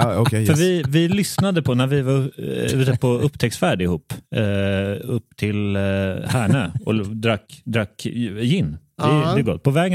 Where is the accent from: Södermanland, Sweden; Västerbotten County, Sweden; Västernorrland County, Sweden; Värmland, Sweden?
Värmland, Sweden; Jag är uppvuxen i Värmlandsskoga där det är väldigt, väldigt stort.